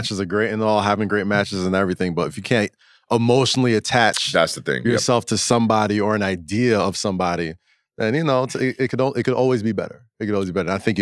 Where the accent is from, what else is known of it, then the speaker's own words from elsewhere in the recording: New York City, New York, United States; from Hell's Kitchen, my friend.